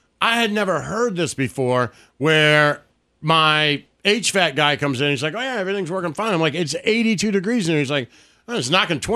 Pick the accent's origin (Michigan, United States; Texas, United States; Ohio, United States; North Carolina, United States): Michigan, United States; I grew up in Michigan. Like, I think it got to 82.